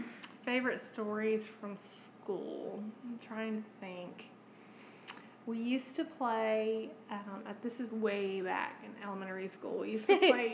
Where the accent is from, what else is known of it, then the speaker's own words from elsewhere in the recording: Savannah, Georgia, United States; I was born in Savannah, Georgia, and I was born in February 12th, 1975. And Savannah was a great place to grow up.